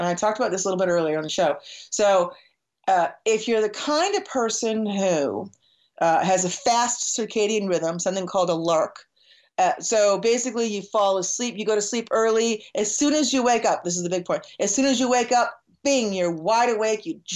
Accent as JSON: {"language": "English", "town": "Buffalo", "region": "New York", "country": "United States", "said": "I mean, I was from Buffalo, New York."}